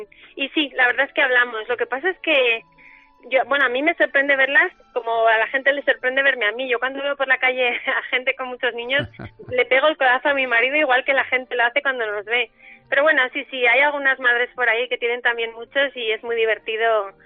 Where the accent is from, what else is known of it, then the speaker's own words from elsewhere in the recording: Asturias, Spain; Viene de que yo soy asturiana y en Asturias casi todos tenemos en la puerta de nuestra casa las catiuscas, las botas de agua, porque como llueve mucho